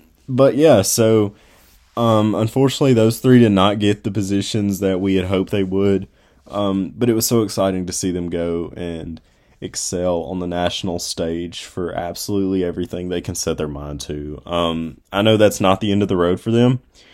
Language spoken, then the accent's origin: English; Tennessee, United States; And obviously I'm from Tennessee.